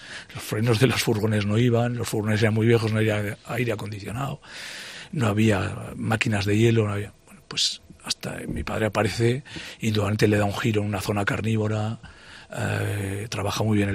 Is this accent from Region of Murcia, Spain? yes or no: no; Sabiñánigo, Aragon, Spain; ¿no? Porque nosotros somos originarios de Sabañánigo Pueblo